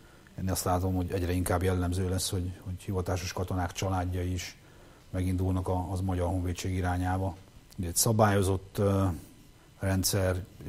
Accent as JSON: {"language": "Hungarian", "town": "Hódmezővásárhely", "region": "Csongrád-Csanád", "country": "Hungary", "said": "én Vásárhelyről vagyok"}